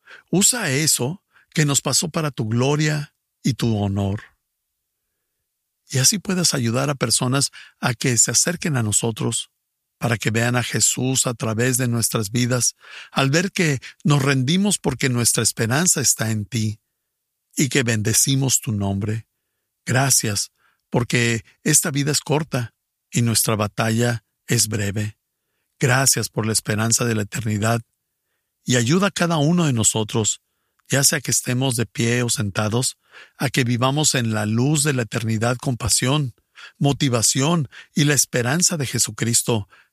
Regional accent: Ecuador; soy del Ecuador.

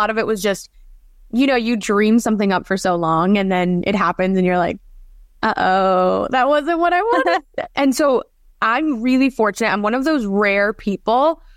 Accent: Cali, Valle del Cauca, Colombia; now in United States; Yeah, so we're all from Colombia. We have found ourselves in Philadelphia, in Florida, a lot of moving around as well. But yeah, Cali, Colombia.

